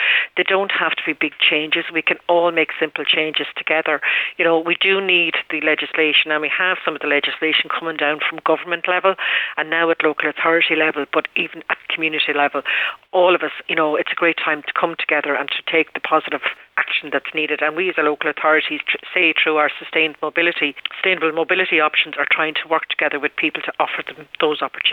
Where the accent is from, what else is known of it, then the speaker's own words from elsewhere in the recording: Ireland; So we have that opportunity as Irish people.